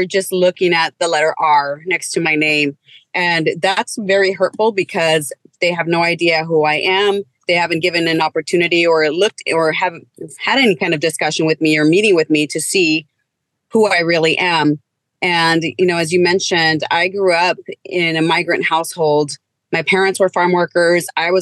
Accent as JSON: {"language": "English", "town": "Pasco", "region": "Washington", "country": "United States", "tie": "born or raised there", "said": "You know, growing up in Tri-Cities and specifically in East Pasco, I volunteered a lot, served on numerous boards, and I continue to do that."}